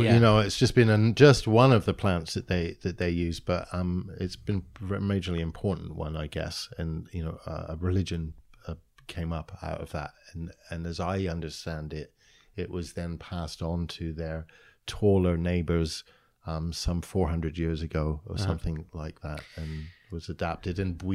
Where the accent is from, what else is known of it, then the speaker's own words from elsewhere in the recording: Canada; born there; I'm Canadian born, so I right. was living in the States illegally.